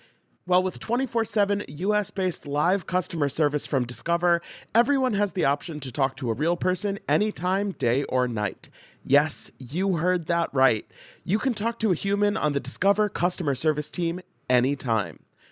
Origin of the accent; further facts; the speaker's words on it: St. Louis, Missouri, United States; I'm from St. Louis, Missouri, which I think is like 2 or 3 hours from Benton.